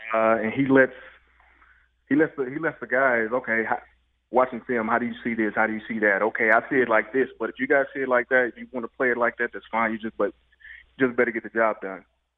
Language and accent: English; Canada; now in United States; I came from Canada before then